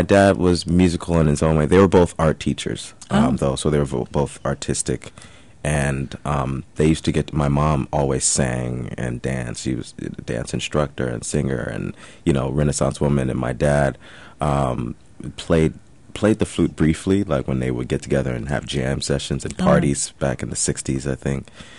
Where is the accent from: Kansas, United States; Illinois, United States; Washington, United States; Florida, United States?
Illinois, United States; Chicago; Yeah, I grew up in Chicago, but kind of listening to Stanford's story, it's like, wait a second, that sounds like my story.